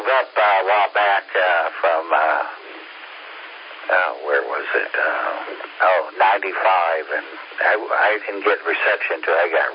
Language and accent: English; Florida, United States; I'm originally from Florida, and I don't hear much people on the 2 meters there.